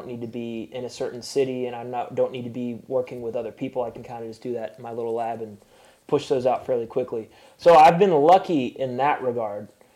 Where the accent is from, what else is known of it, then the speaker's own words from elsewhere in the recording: Chattanooga, Tennessee, United States; So we had a really big show in my hometown in Chattanooga towards the end of October